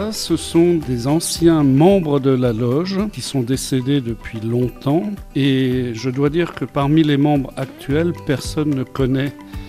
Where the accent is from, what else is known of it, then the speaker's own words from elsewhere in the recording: France; je suis, en tant que Français, personnellement bien content d'être franc-maçon en Suisse